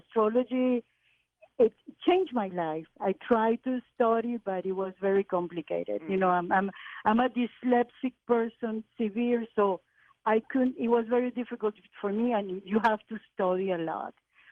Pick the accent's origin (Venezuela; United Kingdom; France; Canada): Venezuela; now in United States; I came from Venezuela.